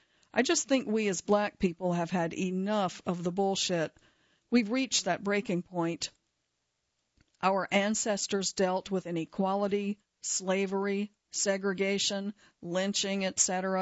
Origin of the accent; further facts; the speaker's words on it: Oakland, California, United States; But the environment where we grew up in Oakland was rough.